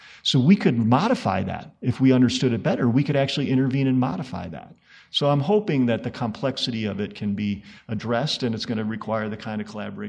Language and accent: English; Detroit, Michigan, United States; I'm from Detroit, you know, I was in Ann Arbor.